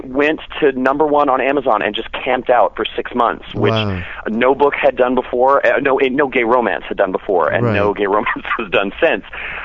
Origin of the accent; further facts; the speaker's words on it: Texas, United States; moved away as an adult; also born or lived in London; now in Manhattan, United States; No, I grew up in Texas, in deep, deep, deep in the anus of Red State, Texas. And I moved up here to go to school about 25 years ago and just never left.